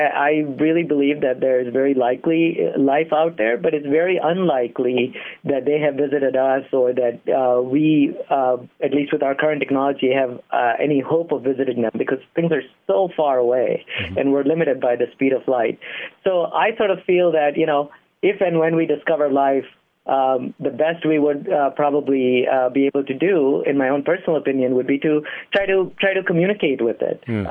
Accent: India; I mean, I grew up in India.

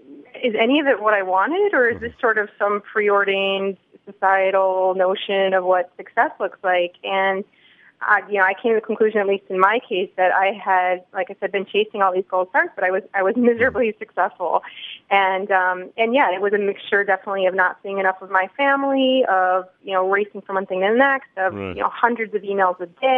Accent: Chicago, Illinois, United States; now in Italy; I'm originally from Chicago.

